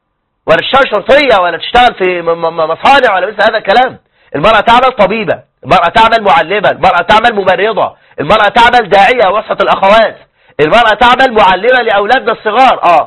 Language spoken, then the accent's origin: Arabic; Egypt; عندنا في مصر